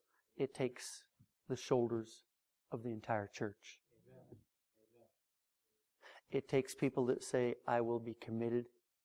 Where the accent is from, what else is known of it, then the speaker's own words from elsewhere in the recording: Colorado, United States; I'm not from the South. You know, Safeway, Albertsons, King Supers back in Colorado.